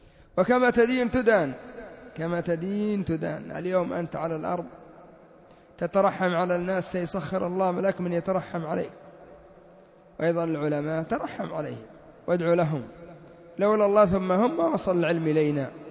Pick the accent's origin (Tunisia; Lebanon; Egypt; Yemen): Yemen; وهكذا إخواننا الذين في خارج اليمن هم أخوة لنا، إنما اقتربوا في غير بلدنا